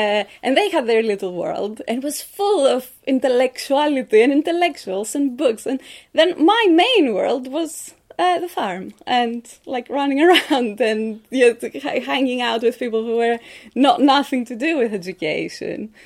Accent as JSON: {"language": "English", "town": "Patras", "region": "Western Greece", "country": "Greece", "tie": "born or raised there", "said": "So school and undergraduate studies I did in my hometown, which is Patras. It's in the middle west of Greece, the top of the Peloponnese. Seaside town, nice university town, had a very nice modern university."}